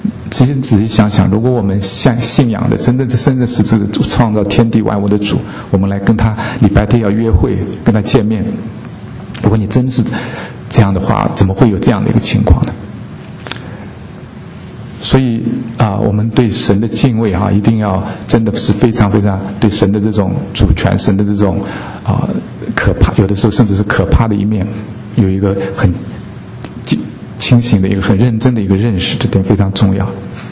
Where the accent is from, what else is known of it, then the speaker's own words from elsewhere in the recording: China; now in United States; 我们中国人不大喜欢讲死嘛，不吉利的话嘛，就比较少讲